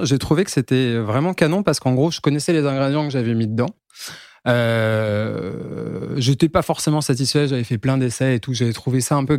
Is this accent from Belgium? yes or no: no; Lyon, Auvergne-Rhône-Alpes, France; now in Paris, France; Alors donc … j'ai 33 ans, je suis originaire de Lyon. J'habite à Paris depuis quelques années maintenant